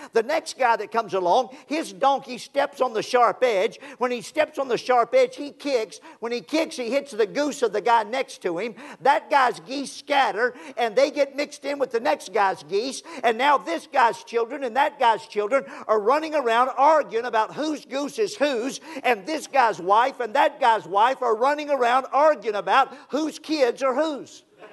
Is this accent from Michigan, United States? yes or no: no; Louisiana, United States; I grew up over in Louisiana